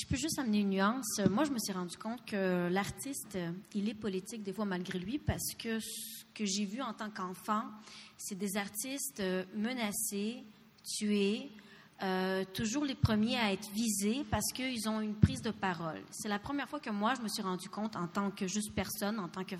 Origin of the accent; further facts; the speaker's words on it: Ukraine; Je viens d'Ukraine, OK? Donc, je suis russo-ukrainienne